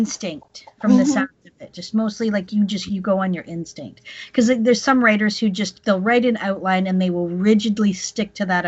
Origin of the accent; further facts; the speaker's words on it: British Columbia, Canada; I'm from British Columbia.